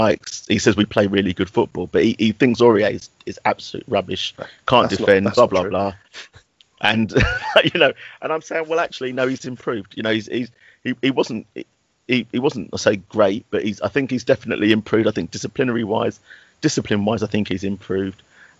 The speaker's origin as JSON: {"language": "English", "town": "New Cross", "region": "London", "country": "United Kingdom", "said": "I'm actually from South East London. So my actual local team."}